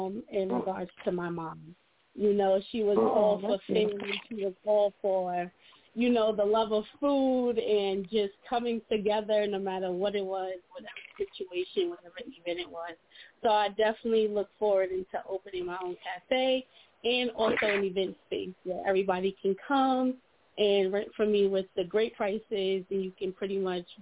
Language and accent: English; Long Island, New York, United States; Long Island. I'm from Long Island.